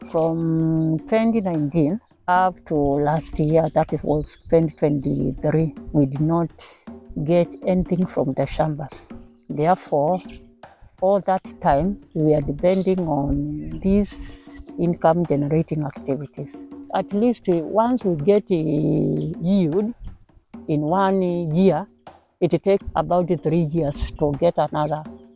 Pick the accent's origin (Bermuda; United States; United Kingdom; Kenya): Kenya; Siedha; from Kiangin location, Kiangin sub-location, Siedha village.